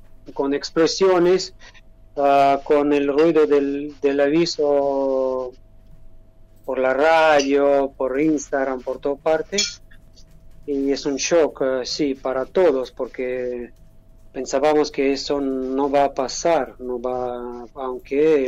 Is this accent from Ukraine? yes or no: yes; Severodonetsk, Luhansk Oblast, Ukraine; now in Argentina; Viviendo en Argentina los últimos años, y sí que ahora mismo estoy en mi ciudad natal, Severodonetsk, la región de Lugansk